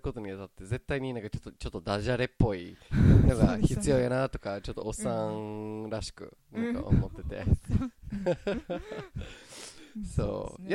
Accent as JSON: {"language": "Japanese", "country": "Canada", "second_language": "Japanese", "moved": "yes", "lives_now": "Japan", "said": "まあ、僕は、はい、カナダ出身で、ね、まあ、9年間ぐらい日本に住んでいて"}